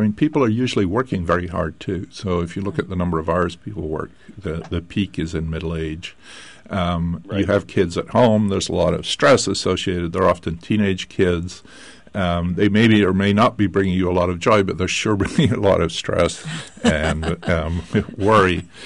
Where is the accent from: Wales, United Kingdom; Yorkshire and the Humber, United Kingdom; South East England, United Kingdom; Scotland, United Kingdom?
Scotland, United Kingdom; where I grew up in Scotland, and that's true, you know, in much of Britain